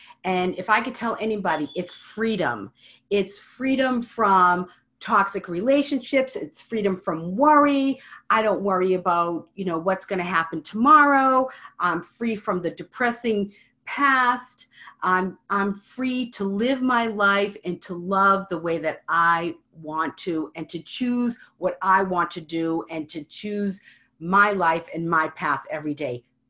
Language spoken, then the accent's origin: English; Medford, Massachusetts, United States; As you said, I am from Medford, Massachusetts.